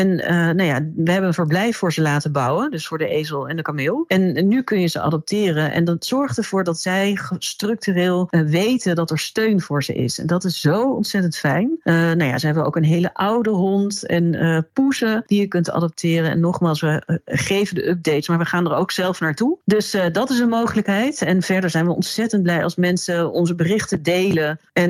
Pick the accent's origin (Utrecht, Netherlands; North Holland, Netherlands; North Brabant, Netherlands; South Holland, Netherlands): North Brabant, Netherlands; En ik ben in Brabant opgegroeid tussen die 11 miljoen varkens.